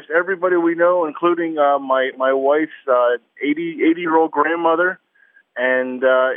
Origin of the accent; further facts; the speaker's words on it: New Jersey, United States; No, actually, I'm from New Jersey, and she's from Ohio.